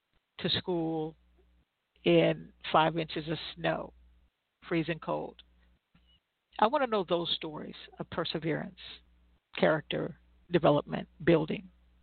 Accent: Illinois, United States; born there; If you're familiar with Chicago, I'm from Illinois. I was born in Illinois, so I'm very familiar with the Chicago Loop

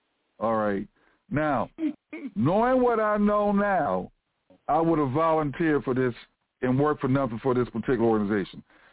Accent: Washington, District of Columbia, United States; also born or lived in Texas; because I'm originally from Washington, D.C.

